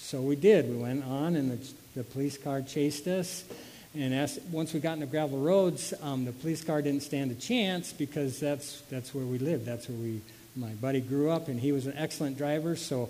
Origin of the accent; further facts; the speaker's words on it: Iowa, United States; there was a big festival in my hometown in this little town in Iowa.